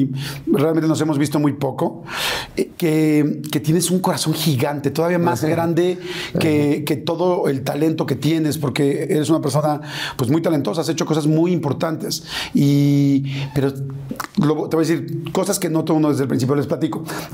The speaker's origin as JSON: {"language": "Spanish", "country": "Mexico", "said": "porque los mexicanos sí, generalmente salimos y de volada nos abrazamos."}